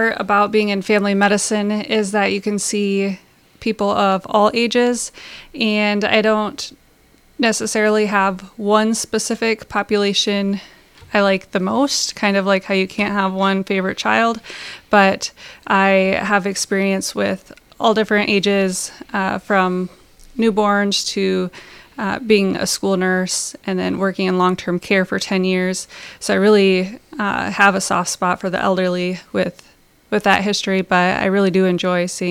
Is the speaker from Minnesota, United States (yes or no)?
yes; Ortonville, Minnesota, United States; now in Milbank, United States; I am a nurse practitioner. I have been practicing for about 4 years. I grew up in Ortonville and now live in Milbank with my family.